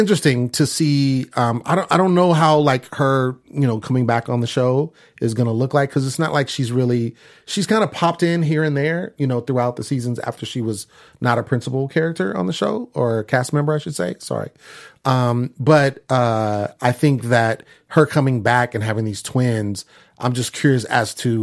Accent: California, United States; I'm from Northern California.

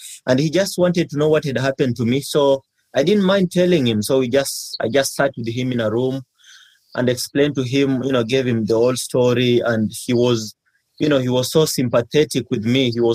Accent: Kenya; moved away as an adult; now in United Kingdom; I'm from Kenya. I was born in Kenya, raised in Kenya my whole life.

